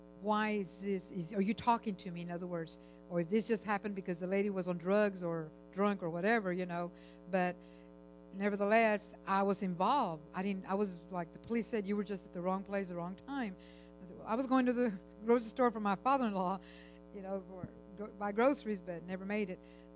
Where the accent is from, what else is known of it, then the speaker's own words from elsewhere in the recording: Texas, United States; now in Arkansas, United States; And I tell you what, I'm from Texas, and I have never had the opportunity to drive with a Texas license